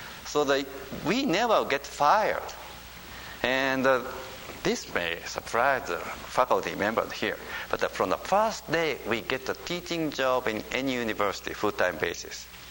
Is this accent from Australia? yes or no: no; Japan; English is a second language; if we are born and raised in Japan, well, we think, you know, this is the way it is.